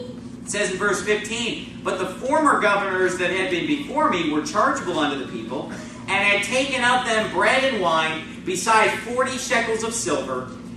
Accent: United States; You grow up in America, as I grew up in America, and you go to school, and you're taught that interest is a good thing.

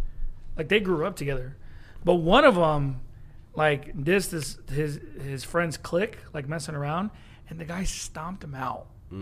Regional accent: Long Beach, California, United States; when I was growing up in Long Beach, you had, there was like Crips that would like, they would sweat you if you're Hispanic.

